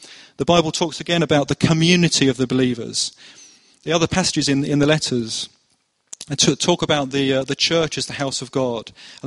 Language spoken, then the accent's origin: English; Luton, East of England, United Kingdom; I'm born and bred in Luton, so I can talk about Luton in disparaging ways.